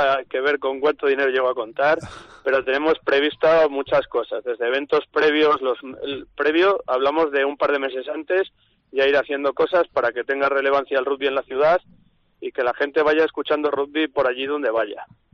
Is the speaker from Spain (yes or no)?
yes; Castile and León, Spain; somos de Castilla y León